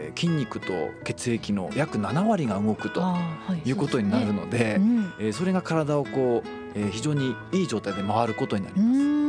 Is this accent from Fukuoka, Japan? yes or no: no; Hokkaido, Japan; もう私たち北海道の人にしてみたらものすごい暑いんですね